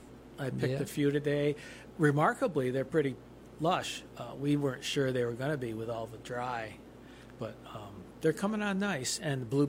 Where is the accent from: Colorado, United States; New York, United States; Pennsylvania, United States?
New York, United States; Roxbury; Well, I grew up right here in Roxbury, actually up around the corner from the station.